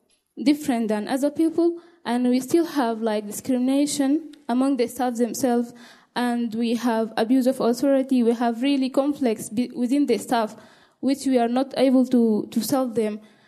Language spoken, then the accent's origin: English; Sudan; English is a second language; I'm from Sudan.